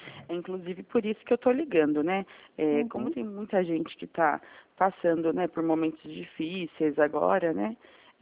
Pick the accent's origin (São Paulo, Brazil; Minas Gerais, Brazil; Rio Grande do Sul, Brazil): São Paulo, Brazil; São Roque; Não, eu sou de São Roque, interior de São Paulo.